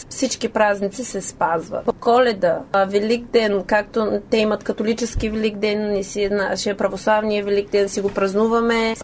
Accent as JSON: {"language": "Bulgarian", "town": "Sliven", "region": "Sliven Province", "country": "Bulgaria", "tie": "born or raised there", "moved": "yes", "lives_now": "United States", "said": "Родена съм в Сливен, отраснала съм тук, но 2002 година моето семейство замина за щатите с зелена карта и вече съм се установила там."}